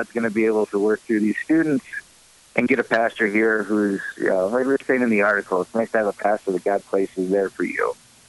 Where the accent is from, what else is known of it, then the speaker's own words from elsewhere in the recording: Michigan, United States; now in Boulder, United States; And as many people who know me know, we're from Michigan originally, and a lot of our family is back there.